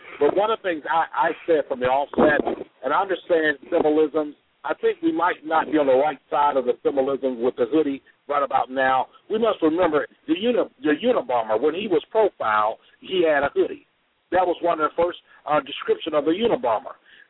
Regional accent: Selma, Alabama, United States; I'm a son of the South, born and raised in Selma, Alabama, in the time of civil rights marches and stuff.

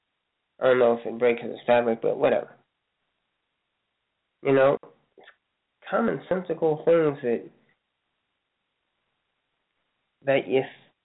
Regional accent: Lafayette, Indiana, United States; And this is actually in our hometown, my hometown, Lafayette, Indiana, Tiffany County.

